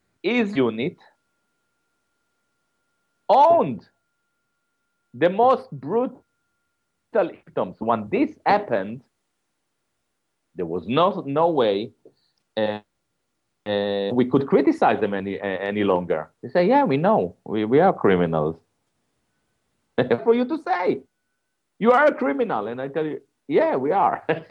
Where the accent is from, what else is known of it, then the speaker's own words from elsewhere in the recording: Israel; I'm from Israel